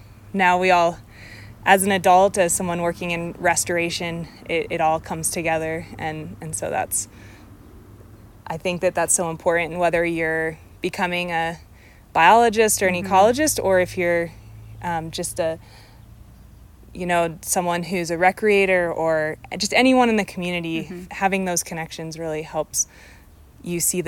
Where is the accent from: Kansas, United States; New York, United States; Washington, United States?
Kansas, United States; Yeah, I think, so I grew up in Kansas, and so the rivers there are definitely a lot different than the rivers here.